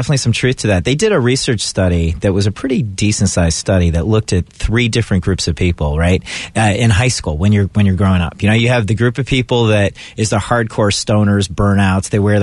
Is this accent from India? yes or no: yes; India; But originally I'm Indian, so I can do an Indian accent.